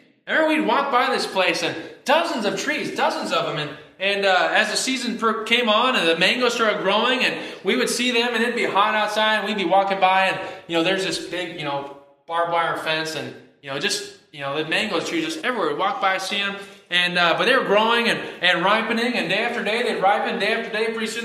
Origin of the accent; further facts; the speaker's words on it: Alaska, United States; I grew up in Alaska. You just don't get those kind of things there. You pay like $5 for a mango, you know?